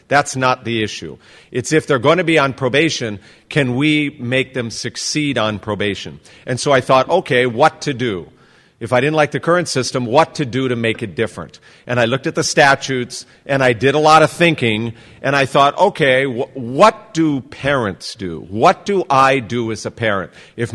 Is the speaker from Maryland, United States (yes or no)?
no; Honolulu, Hawaii, United States; I'm a judge from Honolulu, Hawaii.